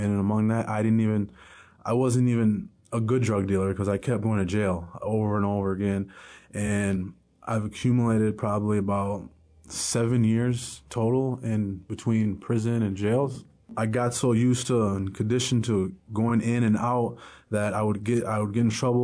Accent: Minneapolis, Minnesota, United States; And growing up in South Minneapolis in the 90s, it was, my family was filled with drugs and violence and gangbanging and the whole dope lifestyle.

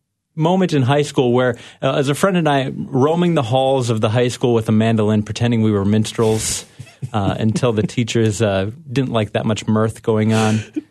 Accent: Minnesota, United States; it was my fifth birthday that really culminates me as a Minnesotan.

